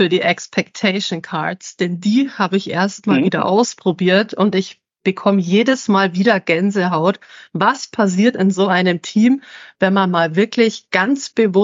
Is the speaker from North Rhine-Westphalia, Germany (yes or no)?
no; Munich, Bavaria, Germany; now in Northern Germany; Ich komme aus dem Süden. Ich wurde von München nach in den Norden gespült zu euch.